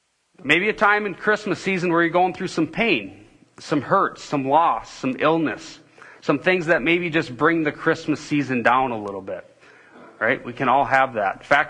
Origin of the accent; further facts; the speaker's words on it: Minnesota, United States; A little chilly, but we're from Minnesota. We're used to that.